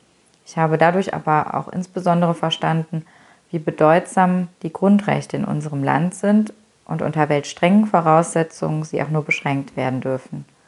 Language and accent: German; North Rhine-Westphalia, Germany; Ich bin ein Kind der Eifel, ich bin hier aufgewachsen und ich lebe sehr gerne hier.